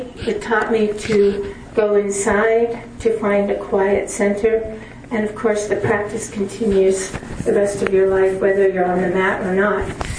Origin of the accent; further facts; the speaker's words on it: Burbank, California, United States; I grew up in Burbank, California, near all the studios, Columbia, Disney, and all of those.